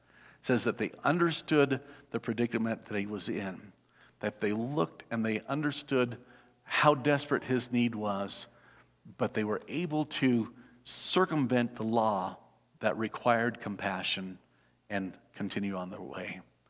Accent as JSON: {"language": "English", "town": "Los Alamos", "region": "New Mexico", "country": "United States", "tie": "born or raised there", "said": "But I grew up in Los Alamos. I'd never actually met any black people."}